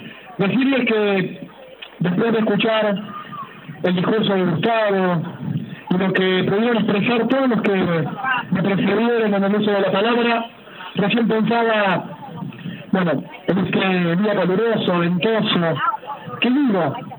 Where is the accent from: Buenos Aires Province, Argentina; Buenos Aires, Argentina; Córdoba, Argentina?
Córdoba, Argentina; Alta Gracia; Y yo vengo de la ciudad de Altagracia.